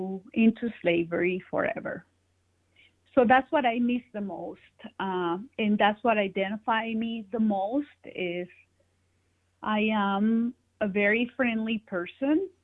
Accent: Venezuela; moved away; I grew up in a Venezuela that was very prosperous. I came here during the 90s. I grew up in Venezuela

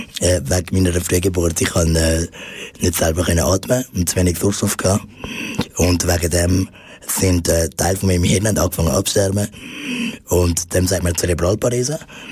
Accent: Zurich, Switzerland; ich bin bei der Familie von meiner Mutter aufgewachsen, da in Zürich. Sie ist Spanierin, mein Vater ist Dominikaner.

